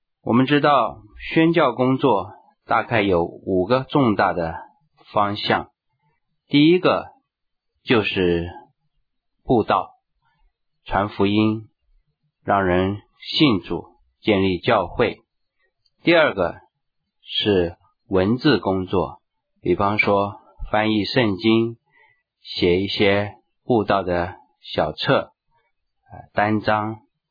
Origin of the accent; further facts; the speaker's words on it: China; 我们中国人都很看重名字，所以我们父母来命名的时候，这个名字一定是很好的意思